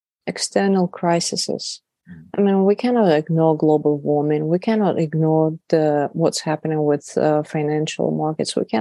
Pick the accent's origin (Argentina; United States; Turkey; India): Turkey; Istanbul; English is a second language; I'm not originally from Ukraine. I grew up in Turkey, in Istanbul.